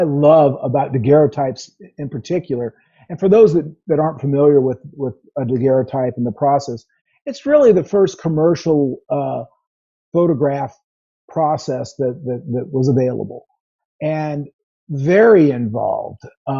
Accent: St. Louis, Missouri, United States; And I grew up near St. Louis. I collect St. Louis marked daguerreotypes.

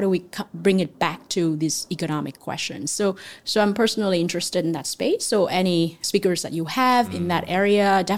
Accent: Vietnam; moved away as an adult; also born or lived in United States; I was born and raised in Vietnam, worked in Vietnam for a bit, went to the U.S. for my MBA and stayed on, and, you know, now coming back.

